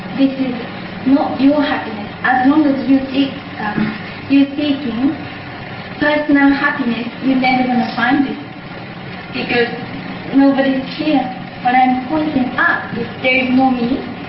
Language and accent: English; Tokyo, Japan; I'm from Tokyo, so I went for lots of shopping